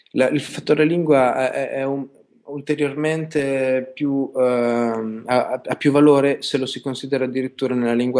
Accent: Emilia-Romagna, Italy; Come già vi ho raccontato, veniamo dalla Romagna. Siamo un gruppo di 5 persone, siamo, come dire, dislocati tra Forlì e Ravenna.

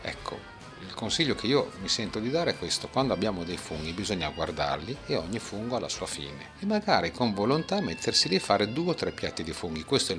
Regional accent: Parma, Emilia-Romagna, Italy; sono di Parma, lo ammetto

